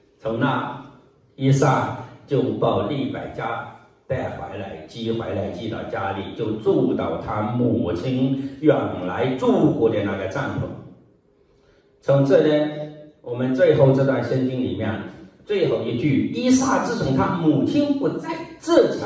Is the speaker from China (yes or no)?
yes; China; 对我们中国人成家的家